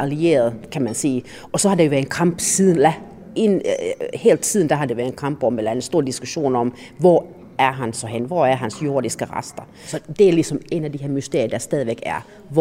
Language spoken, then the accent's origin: Danish; Finland; jeg kommer selv fra Finland